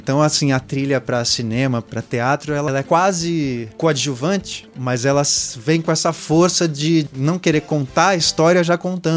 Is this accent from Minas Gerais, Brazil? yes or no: no; Santos, São Paulo, Brazil; now in São Paulo, Brazil; E eu sou santista, né? Uhum. Então eu cheguei em São Paulo, morei numa república, nos primeiros anos de São Paulo, morando em república com amigos.